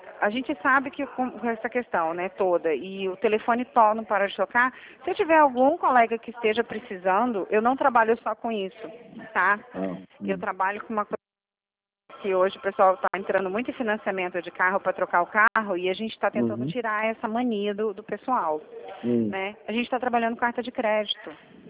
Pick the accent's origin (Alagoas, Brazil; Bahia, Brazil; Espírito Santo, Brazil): Espírito Santo, Brazil; Vitória; Sou de Vitória.